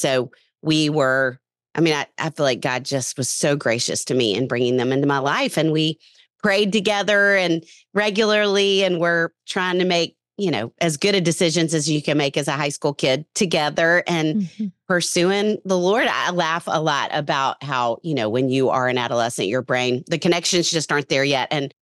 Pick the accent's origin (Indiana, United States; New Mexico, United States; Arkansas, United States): Arkansas, United States; Little Rock; So I'm from Little Rock, Arkansas, and yeah, just delighted to get to have conversations like this.